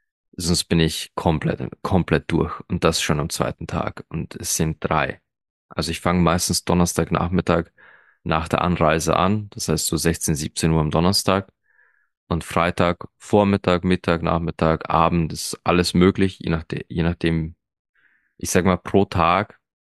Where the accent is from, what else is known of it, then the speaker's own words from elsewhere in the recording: Austria; Ich bin Österreicher